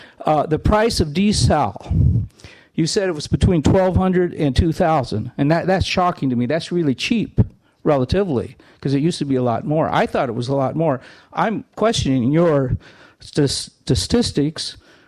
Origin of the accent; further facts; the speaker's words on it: Morro Bay, California, United States; I'm from Morro Bay, and my questions are not organized